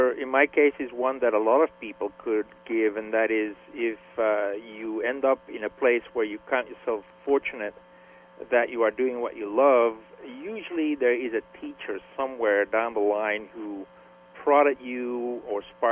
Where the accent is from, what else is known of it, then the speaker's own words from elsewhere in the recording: Belgium; And so it was not easy to get from Belgium to Guatemala, but for a lecture in my hometown about Guatemala, sure, I could do that.